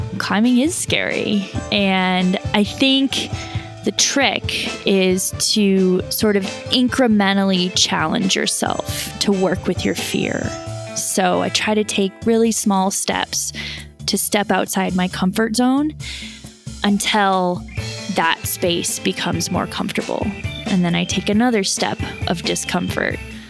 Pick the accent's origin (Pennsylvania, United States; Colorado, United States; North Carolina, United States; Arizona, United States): Colorado, United States; now in California, United States; I'm originally from Colorado. I live in California now.